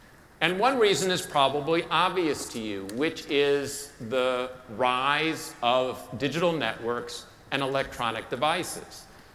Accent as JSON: {"language": "English", "town": "Minneapolis", "region": "Minnesota", "country": "United States", "tie": "born or raised there", "said": "I grew up in Minneapolis, Minnesota."}